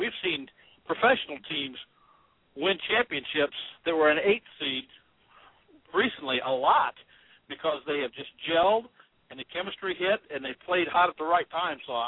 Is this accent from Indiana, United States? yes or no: yes; Fort Wayne, Indiana, United States; it's probably bragging about my hometown, but one of the big surprises that's done IU well is the left-handed freshman from Fort Wayne